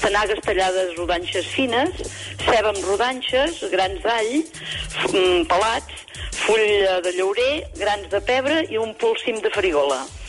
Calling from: Santa Maria d'Oló, Catalonia, Spain; Mira, primer una cosa. Ara ja no som del Bages, som del Moianès.

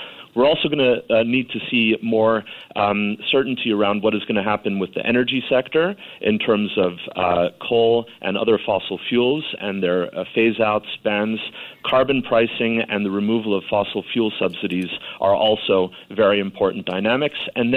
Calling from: London, United Kingdom; And I'm dialing in from London, and here in the UK

